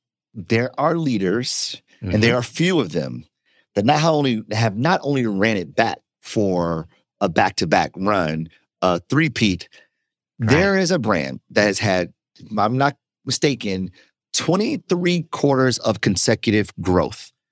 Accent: Detroit, Michigan, United States; Look, I'm from Detroit. I'm a Pistons fan, obviously.

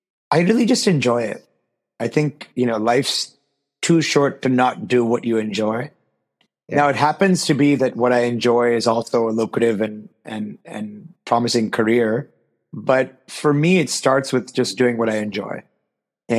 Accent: Pittsburgh, Pennsylvania, United States; I grew up in Pittsburgh, which is a sports town.

